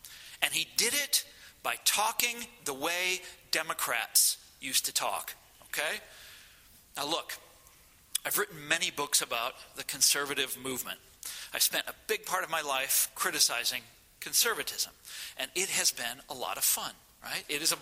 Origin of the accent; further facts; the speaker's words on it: Kansas, United States; For what we call, I'm from Kansas, for what we call out there, calamity howlers.